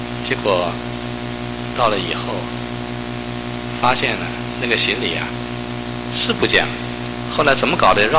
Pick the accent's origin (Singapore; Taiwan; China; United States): United States; 我简直不敢跟别人说我是美国来的